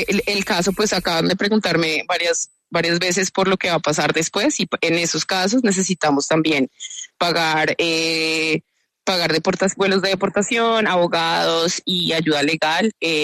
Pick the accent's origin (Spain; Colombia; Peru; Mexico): Colombia; nosotros somos colombianos, somos una organización pequeña